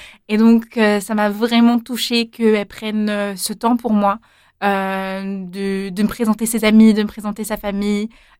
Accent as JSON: {"language": "French", "country": "France", "lives_now": "Belgium", "said": "Je suis française. Bon, c'est juste à côté la Belgique. Mais il y avait quand même ce côté où c'est quand même un nouveau pays."}